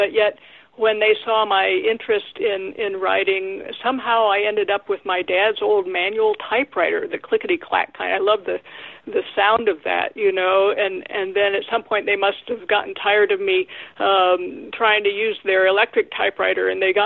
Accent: Ohio, United States; now in South Dakota, United States; I grew up in Northwest Ohio near Mount Blanchard. If anybody's ever heard of that, they win a free book. Now I live in South Dakota.

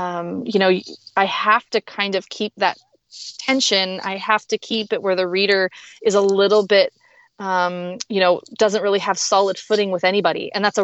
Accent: California, United States; I met with a writer friend and I'm from California. So I was in the Bay Area

